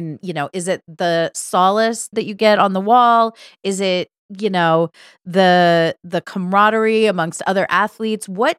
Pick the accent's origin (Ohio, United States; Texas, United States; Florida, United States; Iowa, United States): Ohio, United States; I, growing up, loved climbing trees. I grew up in Ohio. So I climbed a lot of trees.